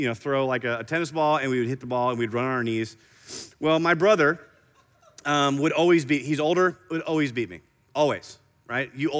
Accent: Iowa, United States; So I grew up in Iowa. Everybody had a basement.

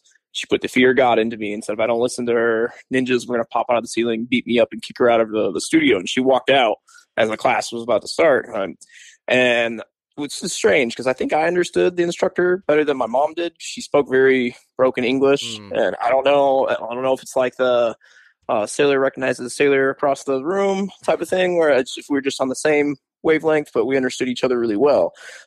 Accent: Kalamazoo, Michigan, United States; I'm from Kalamazoo. So I'll say Kalamazoo, but I think his school is technically in Oshimo, Michigan.

